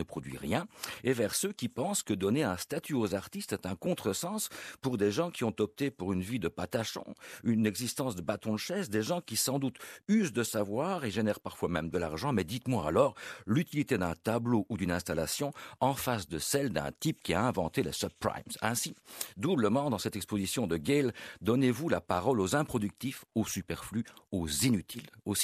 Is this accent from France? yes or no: no; Charleroi, Wallonia, Belgium; Quand j'étais gamin à Charleroi